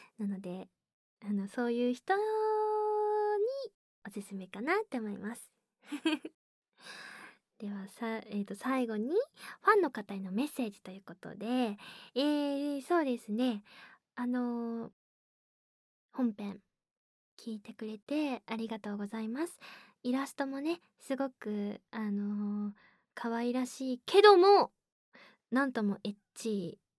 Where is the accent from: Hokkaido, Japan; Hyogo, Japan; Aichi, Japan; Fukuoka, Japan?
Fukuoka, Japan; accent: Hakata dialect; で、出身は、福岡県です。福岡県といっても、まあそんなこうめちゃくちゃ田舎の方ではないので、まあでも一応福岡県に住んでおりました、長く住んでおりましたので